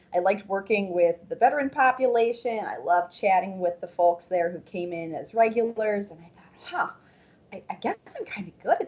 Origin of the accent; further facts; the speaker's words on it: La Crescent, Minnesota, United States; as I was growing up in La Crescent, I come from a family of, I like to call them foragers.